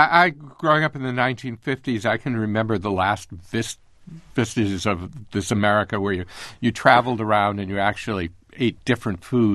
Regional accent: New England, United States; and I come from New England.

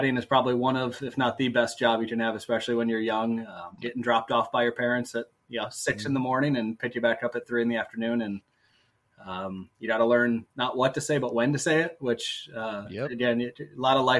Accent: Michigan, United States; I'm from Michigan originally, Adam, so we'd always go up near Traverse City for 4th of July weekend and play some golf while we were up there.

